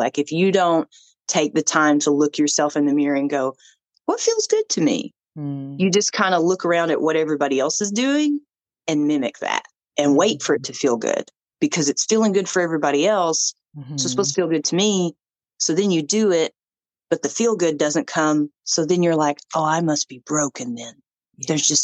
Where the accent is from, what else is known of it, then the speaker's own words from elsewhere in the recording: Dandridge, Tennessee, United States; I grew up in a very rural area. It's like Dandridge, Tennessee. It's just like the second oldest town in Tennessee.